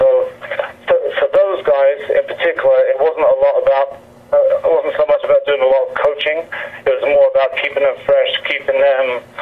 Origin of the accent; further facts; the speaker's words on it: England, United Kingdom; now in United States; Originally, obviously, growing up in England, everyone is mad about the sport of soccer, or football, as we call it. I originally came over to the States just on a holiday